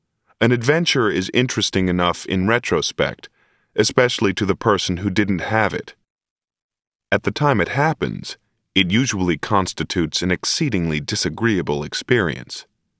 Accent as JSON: {"language": "English", "town": "Corvallis", "region": "Oregon", "country": "United States", "tie": "born or raised there", "said": "I was a fairly ordinary kid growing up in Corvallis, Oregon."}